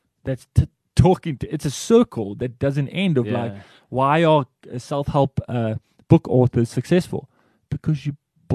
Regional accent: Durban, KwaZulu-Natal, South Africa; And listen, I'm from Durban.

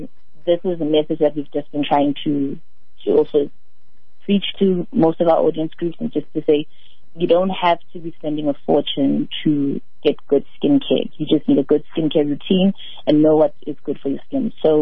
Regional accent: Soweto, Gauteng, South Africa; I'm born and raised in Soweto

